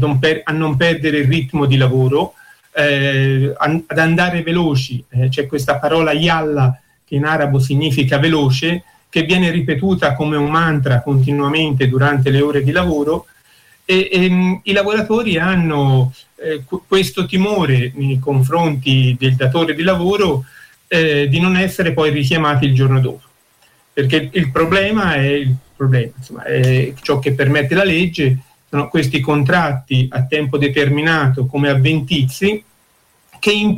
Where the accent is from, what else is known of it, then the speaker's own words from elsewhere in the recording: Colle di Val d'Elsa, Tuscany, Italy; Io sono di Colle Valdezza